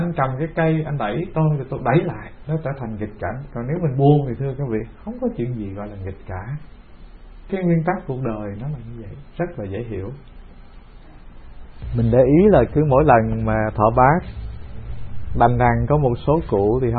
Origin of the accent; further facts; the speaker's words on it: Southern Vietnam, Vietnam; Mình dân miền Nam, nhưng mà ở miền Nam mà mình trả hàng mình không mua thì bị người ta đốt phong long á.